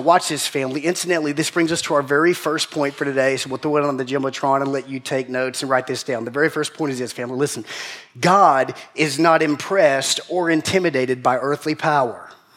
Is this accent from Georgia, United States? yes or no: yes; Macon, Georgia, United States; I said, "Babe, I'm from Macon. I don't even know what a probiotic is.